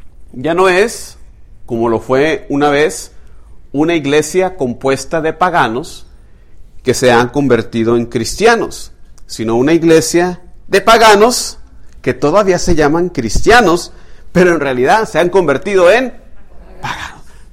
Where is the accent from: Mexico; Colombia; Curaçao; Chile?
Mexico; Yo en mi país, de México, muchas procesiones, ¿verdad?